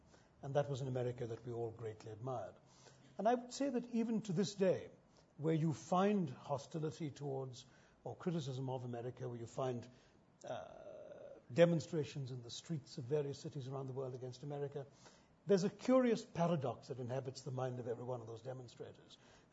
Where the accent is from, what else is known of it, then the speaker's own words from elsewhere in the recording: India; it wasn't all that typical growing up in India